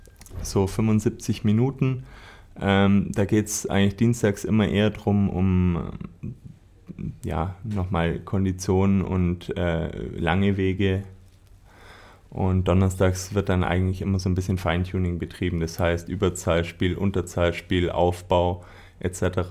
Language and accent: German; Ulm, Baden-Württemberg, Germany; Also ich bin gebürtiger Ulmer, bin dann ein bisschen rumgekommen. Ich war auf dem Internat in Füssen, habe in Memmingen gespielt in der Bayernliga.